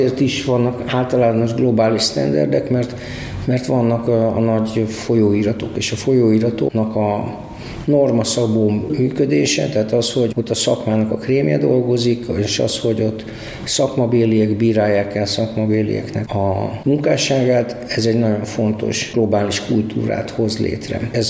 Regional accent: Budapest, Hungary; ott a Rákos Csabán, csak vagy mondja utca környékén, ahol felnőttem

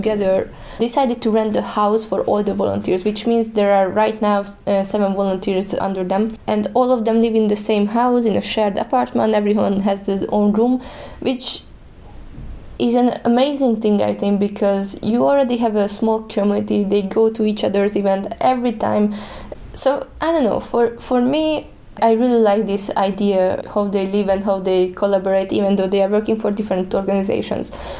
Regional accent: Jekabpils, Latvia; English is a second language; If you decide to go to Jekabpils in my hometown, there is a youth center too. But the problem will be that a lot of Latvians don't really speak good English, especially in Jekabpils. Here in Jekabpils, we are a small city.

